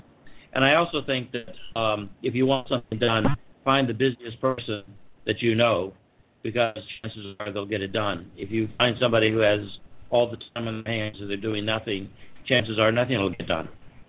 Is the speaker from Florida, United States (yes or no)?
yes; Miami, Florida, United States; born there; now in Orlando, United States; Well, in a synopsis, I was born in Florida, in Miami, and consider myself still a Floridian. Moved up to Orlando.